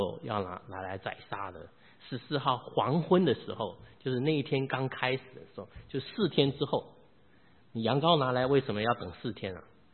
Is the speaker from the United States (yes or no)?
no; China; 我们中国人也很会算数